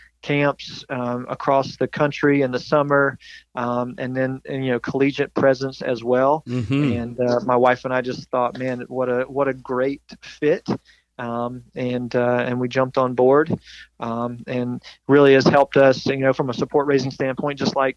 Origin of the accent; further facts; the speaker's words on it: Burlington, North Carolina, United States; moved away as an adult; I moved from my hometown up in North Carolina, Burlington, North Carolina, loaded up everything that I owned in a Carolina Blue 1988 Oldsmobile Cutlass Sierra.